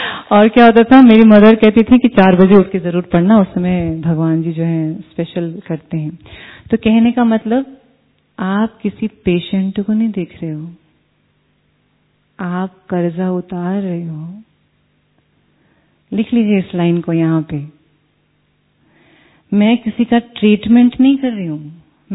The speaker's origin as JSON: {"language": "Hindi", "region": "North India", "country": "India", "said": "farming से belong करती हूँ और खुद मैंने खेती बाड़ी भी की है और खुद इवन मैंने हल भी चलाया है, क्योंकि हमारे वहां पे नॉर्थ इंडिया में ऐसा नहीं है कि बहनों को ऐसा करते नहीं"}